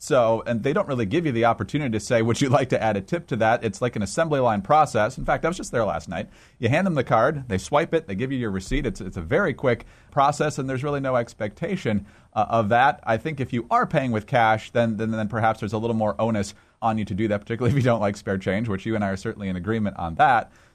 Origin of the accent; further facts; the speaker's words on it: Midwest, United States; Well, as a Midwesterner, I know that she was probably on the Ohio Turnpike.